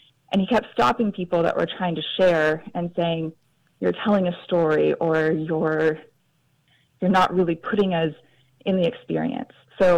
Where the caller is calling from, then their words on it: San Jose, California, United States; I am calling from San Jose, California.